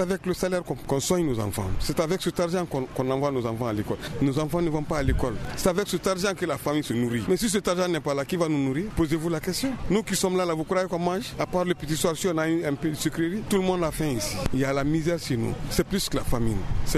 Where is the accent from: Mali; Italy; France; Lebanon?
Mali; nous aussi, nous sommes des Maliens et nous avons une famille à nourrir